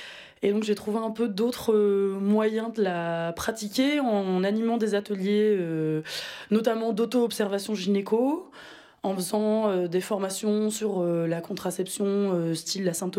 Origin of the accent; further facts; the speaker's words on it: France; moved away as an adult; now in Namur, Belgium; Je suis française de base, j'ai 23 ans.